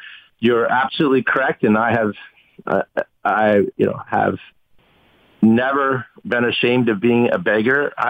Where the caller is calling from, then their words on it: Haiti; Yes, I'm calling you from Haiti.